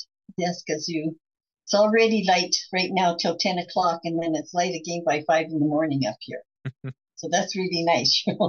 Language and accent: English; Calgary, Alberta, Canada; I grew up in Calgary, and the center part of Calgary is in a valley.